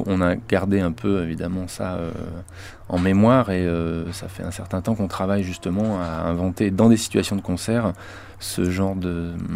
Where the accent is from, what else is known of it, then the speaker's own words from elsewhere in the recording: Normandy, France; C'était un projet qui s'est passé près de Rouen, là d'où je viens, quoi, là où j'ai grandi.